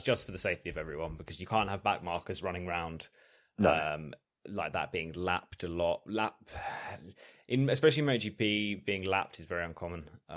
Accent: Australia; I'm from Australia

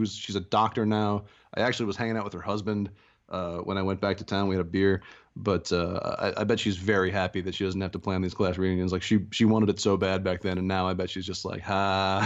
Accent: Fairview Heights, Illinois, United States; I lived in Fairview Heights, Illinois, is where I grew up, and went to high school in Belleville, Illinois.

